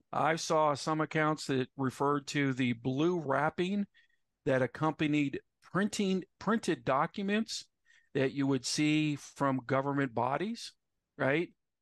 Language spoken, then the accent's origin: English; United States; both Nia and I grew up in the United States, okay, that had blue laws, right?